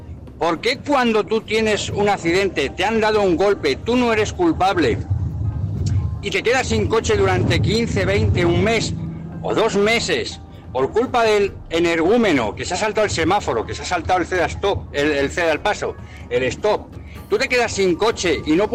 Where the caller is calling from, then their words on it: Madrid, Community of Madrid, Spain; de Madrid.